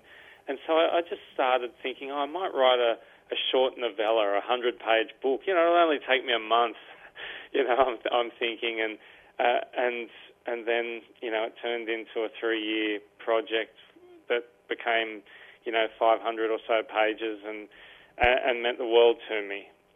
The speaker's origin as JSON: {"language": "English", "town": "Sydney", "region": "New South Wales", "country": "Australia", "tie": "born or raised there", "said": "Well, I grew up in Sydney, and my parents had immigrated from Germany and Austria, and I had a brother and two sisters"}